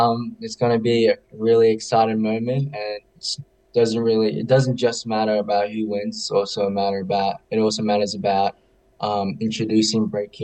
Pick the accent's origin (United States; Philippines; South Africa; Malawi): Philippines; born there; I'm glad that I was born from the Philippines. And yeah, I really cherish that.